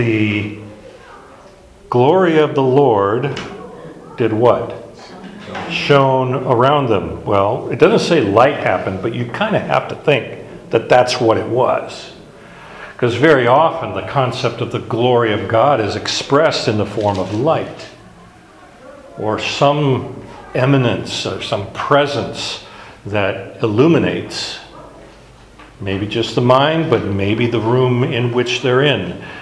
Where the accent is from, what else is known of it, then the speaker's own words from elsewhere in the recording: Alaska, United States; Growing up in Alaska, on the state flag of Alaska is the Big Dipper.